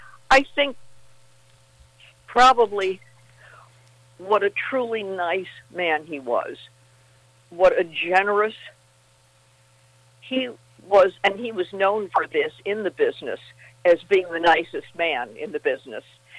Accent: Hollywood, California, United States; And I did a whole lecture series about growing up in Hollywood.

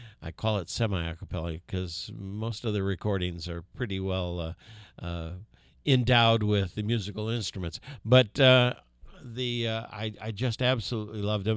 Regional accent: Valparaiso, Indiana, United States; moved away as an adult; When I came here, came to Ohio, let's see, back in 83, my goodness, it's been a long time. I came from Valparaiso, Indiana, where they have another popcorn festival.

